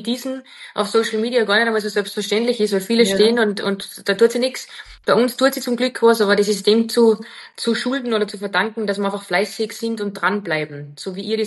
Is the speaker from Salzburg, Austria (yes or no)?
yes; Wagrain, Salzburg, Austria; Dialekt und ich bin aus dem Salzburger Land, aus Wagrain. Und ich habe das ja nie versteckt, egal wo wir gelebt haben, egal was ich gemacht habe, weil es sind meine Wurzeln und darauf bin ich stolz.